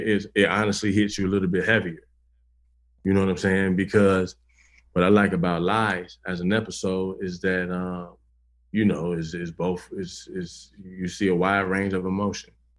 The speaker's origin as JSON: {"language": "English", "town": "Chicago", "region": "Illinois", "country": "United States", "said": "I'm when I go out of town, I say, you know what I'm saying, I'm from Chicago."}